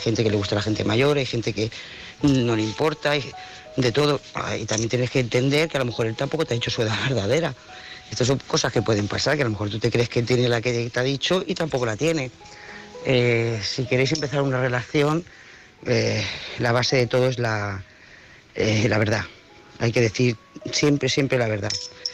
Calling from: Lloret de Mar, Catalonia, Spain; de Lloret de Mar.

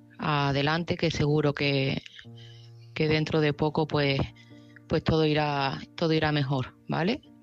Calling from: Seville, Andalusia, Spain; de Sevilla

